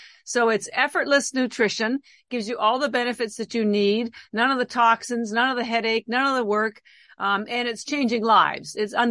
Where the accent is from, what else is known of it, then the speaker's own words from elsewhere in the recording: Canada; now in Boston, United States; So as I mentioned, I do live in Boston, Massachusetts, although I am Canadian, born and raised, educated. But I've lived in the States for almost 35 years.